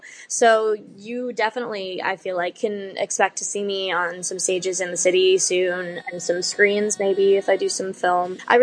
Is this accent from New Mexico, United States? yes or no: no; Hurleyville, New York, United States; I grew up in the theater in South Fallsburg. And when I was a kid in Hurleyville, they didn't have anything like this.